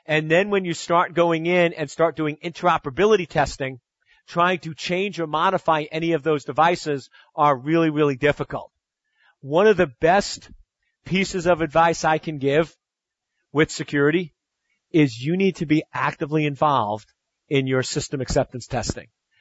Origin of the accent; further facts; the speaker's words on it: Long Island, New York, United States; Being from the East Coast of the United States and growing up on Long Island, one of the best use cases of that is Lilco, the Long Island Lighting Company.